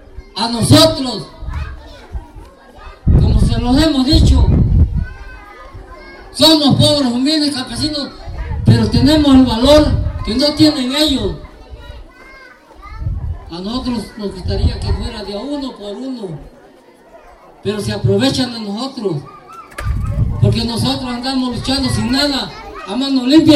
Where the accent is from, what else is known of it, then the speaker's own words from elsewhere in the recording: Tixtla, Guerrero, Mexico; Yo soy de Tiscla, se los digo. Yo conozco su escuela como la palma de mi mano. Yo me fui a vender gelatinas a los 8 años allá en la escuela. Era mi camino por ahí, de mis siembras con mis padres